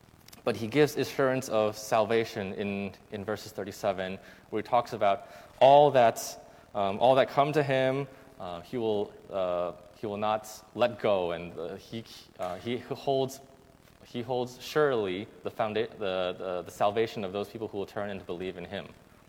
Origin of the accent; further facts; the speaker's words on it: United States; Even though, like, us growing up in America, it's a Western culture, which the idea of receiving gifts is taken a little bit differently, but the Asian influence is so strong